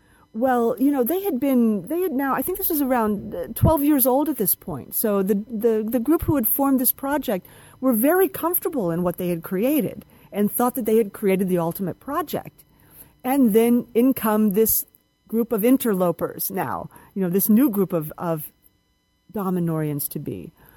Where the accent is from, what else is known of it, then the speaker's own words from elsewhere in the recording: United States; accent: American; now in Italy; Indeed, I am from the States. I do have an American accent. My background gave no indication that I would, at the midpoint of my life, end up in an intentional community in Italy.